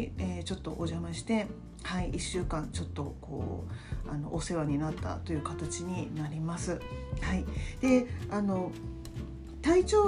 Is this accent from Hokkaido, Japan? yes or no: no; Nagoya, Aichi, Japan; 自分の地元である愛知県名古屋市に、無事にまた帰ってきました